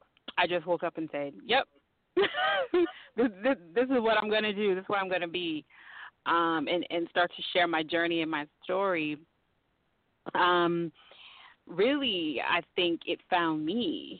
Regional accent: Ontario, Canada; So as you said, I am hailing from Canada. I'm just outside of Toronto

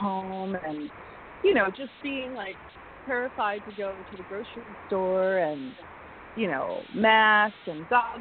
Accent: Arkansas, United States; When I was growing up in Arkansas, like, you know, you had full access to fireworks all the time.

